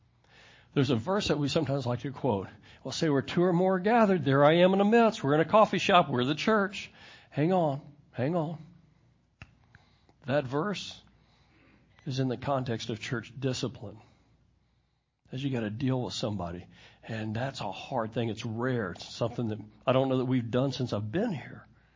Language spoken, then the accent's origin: English; Houston, Texas, United States; I grew up in Houston.